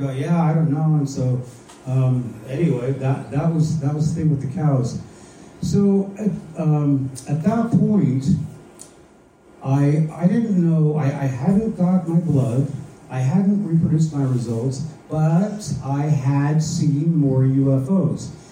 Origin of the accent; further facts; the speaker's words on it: Sequim, Washington, United States; And I grew up in Squim, Washington. I don't know if you know anything about Squim, but we had cows.